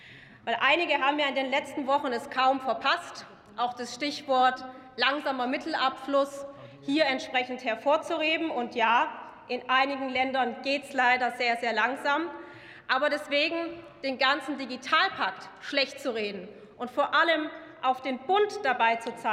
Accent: Baden-Württemberg, Germany; in meinem Heimatland Baden-Württemberg

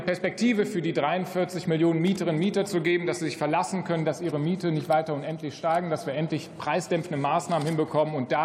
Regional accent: Rommerskirchen, North Rhine-Westphalia, Germany; zum Beispiel in Rommerskirchen, meiner Heimat

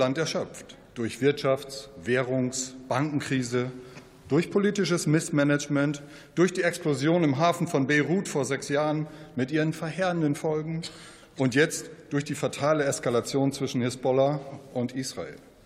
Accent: Lower Saxony, Germany; in meiner Heimat Ostfriesland

